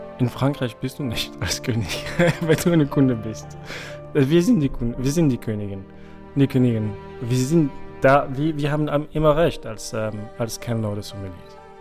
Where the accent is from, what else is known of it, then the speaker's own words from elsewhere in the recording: New Zealand; German is a second language; ich komme aus Neuseeland.